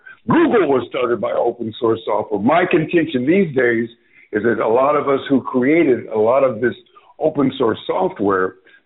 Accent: California, United States; I grew up in Silicon Valley.

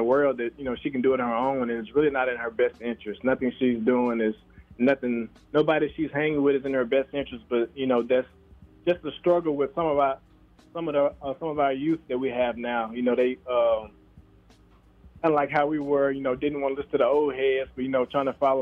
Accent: Huntsville, Alabama, United States; But as you know, we are from Huntsville, Alabama.

